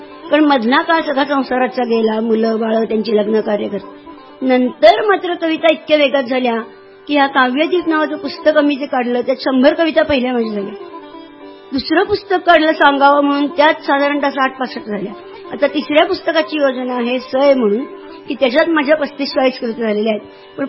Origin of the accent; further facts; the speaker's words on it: Pune, Maharashtra, India; माझं माहेर पुण्याचं.